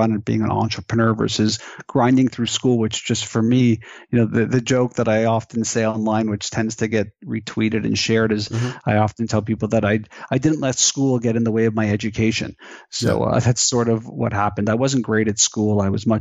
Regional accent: Montreal, Quebec, Canada; Born and raised in Montreal, still live here, very much love the city, very multicultural.

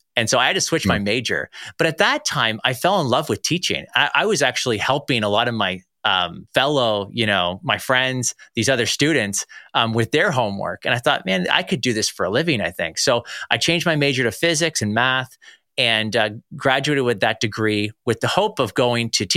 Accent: Canada; although I live just north of Toronto. So I'm a Canadian boy.

